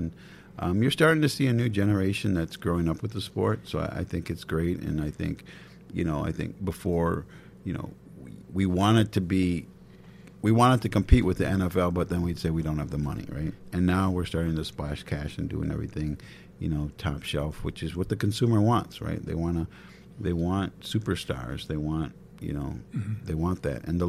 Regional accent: St. Paul, Minnesota, United States; I'm from St. Paul, so all my friends, I say, go in the beer garden right side.

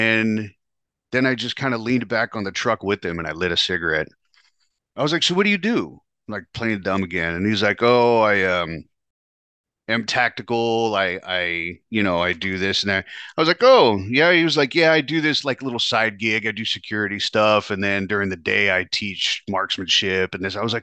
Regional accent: California, United States; I was like, no shit, I'm from California.

